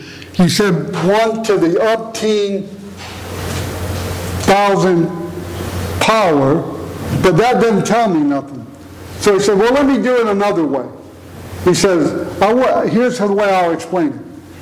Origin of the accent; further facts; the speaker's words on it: Gary, Indiana, United States; born there; I was born in Gary, Indiana, and you could ask me that when I lived in Las Vegas, when I lived in Beaver Creek, Ohio, and when I'm over in the Philippines